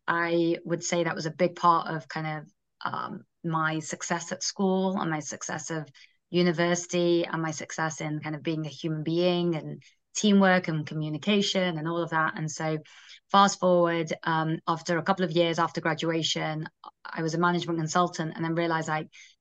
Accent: Manchester, North West England, United Kingdom; now in United States; I grew up in Manchester, England, hence the accent. So started the company in America, and now kind of split my time between the two.

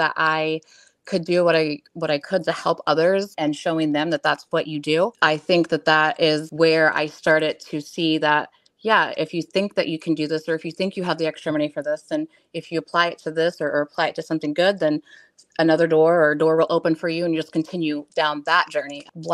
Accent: West Olive, Michigan, United States; from West Olive, Michigan.

